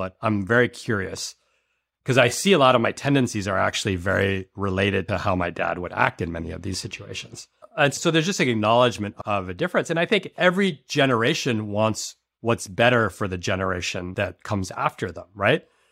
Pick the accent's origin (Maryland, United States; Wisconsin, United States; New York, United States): New York, United States; New York City; born there; my dad grew up in Cambodia with barely any money. And then I was born in New York City and I went to private school, right?